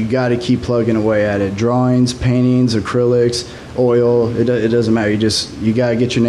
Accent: Fort Dodge, Iowa, United States; Yeah, that's right. I'm from Fort Dodge, Iowa.

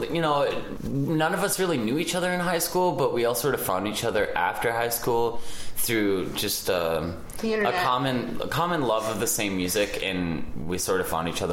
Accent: Scotland, United Kingdom; moved away; I grew up in Scotland. I moved here in 94, but when I grew up in Scotland, it was during the Britpop wave out of Manchester

